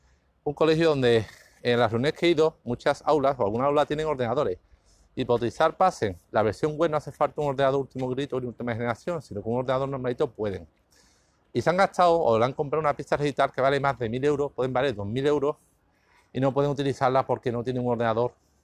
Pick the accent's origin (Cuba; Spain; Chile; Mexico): Spain; Seville, Andalusia; O igual no soy de España, Andalucía, Sevilla, España